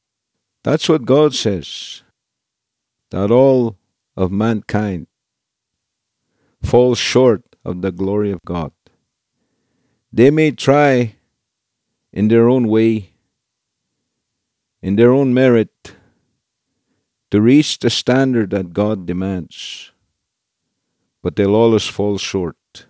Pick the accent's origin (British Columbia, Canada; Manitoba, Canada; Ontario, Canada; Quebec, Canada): Manitoba, Canada; Swan River; I come from Swan River, Manitoba. And I'm a Cree.